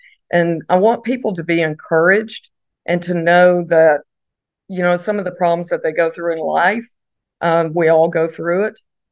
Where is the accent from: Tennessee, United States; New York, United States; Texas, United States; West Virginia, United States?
Texas, United States; And I started off really, I grew up in Texas, which of course in Texas, it's country music.